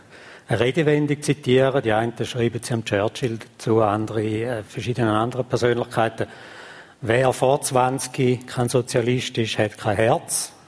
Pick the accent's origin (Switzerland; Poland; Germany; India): Switzerland; St. Gallen; ich bin im Lächenquartier aufgewachsen, ein paar hundert Meter von da. Und in einer Arbeiterfamilie, also meine Mutter war Köchin, der Vater war ausgelernter Arbeiter in der Schokofabrik Maestrani, eigentlich ein Bauernsohn